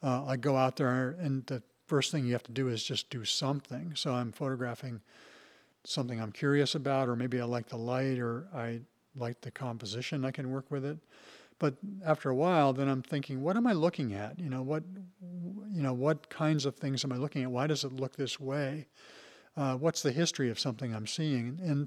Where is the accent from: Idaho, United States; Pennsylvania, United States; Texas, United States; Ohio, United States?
Idaho, United States; moved away as an adult; I came from Idaho, and it was February, and the first thing I noticed was it was nice and warm